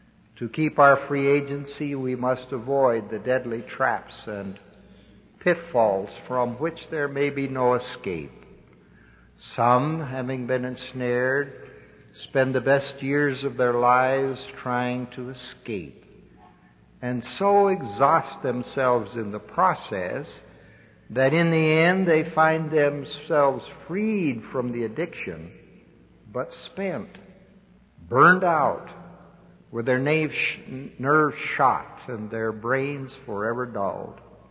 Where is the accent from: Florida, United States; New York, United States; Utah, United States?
Utah, United States; Cottonwood; When I was growing up in the Cottonwood area of Salt Lake County, it was part of the rural area of the valley.